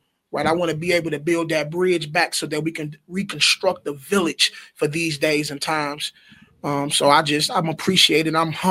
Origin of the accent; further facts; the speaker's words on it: Muskegon Heights, Michigan, United States; I'm from Muskegon Heights. I live in Muskegon Heights. I want Muskegon Heights to win.